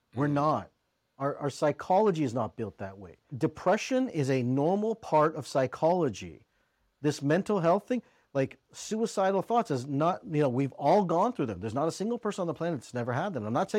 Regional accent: India; As an Indian guy, like, Indian guys don't kind of go through that path of divorce.

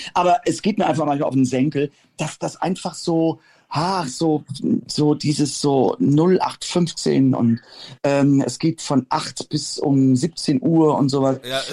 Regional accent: United States; now in Germany; ich komme nun aus Amerika und ich bin mal wieder sehr dankbar, dass ich in Deutschland leben darf.

